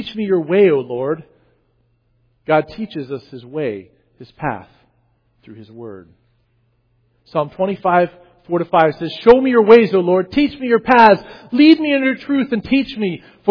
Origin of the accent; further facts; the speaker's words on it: Virginia, United States; I grew up in Virginia.